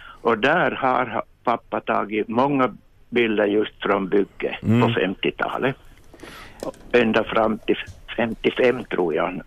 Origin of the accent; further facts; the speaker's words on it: Vaasa, Ostrobothnia, Finland; jag är uppvuxen i Vasa.